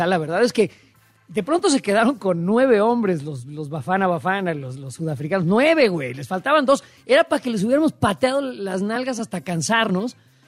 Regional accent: Mexico; como mexicanos

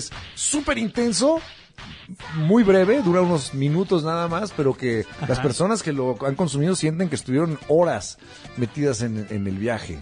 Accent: Mexico; Y nosotros como mexicanos aficionados a la selección

